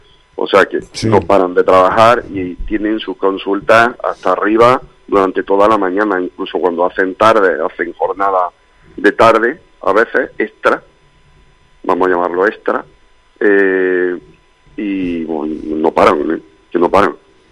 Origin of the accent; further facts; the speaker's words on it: Granada, Andalusia, Spain; also born or lived in Almería; yo viví 5 años en Almería porque yo hice el MIR allí y se vive muy bien en Almería, os lo digo. Soy granadino